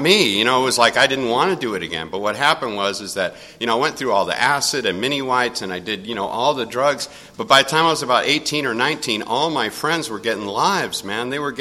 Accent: Venice, California, United States; I grew up in Venice

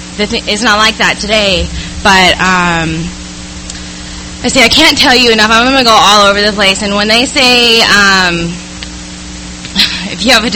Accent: San Diego, California, United States; I grew up here in San Diego.

